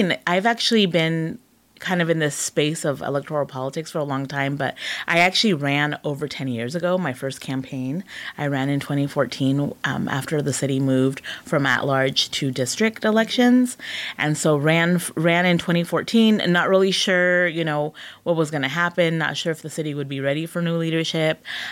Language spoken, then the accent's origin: English; Escondido, California, United States; also born or lived in Orange County; So I was born in Orange County, but I've been in Escondido since I was 4 years old. So I consider this my hometown because it's pretty much most of my life.